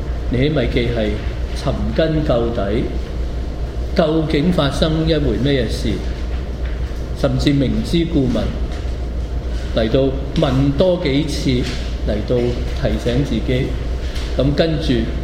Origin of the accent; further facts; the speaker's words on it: China; 咁咁多人，絕大部分就係我哋中國人啦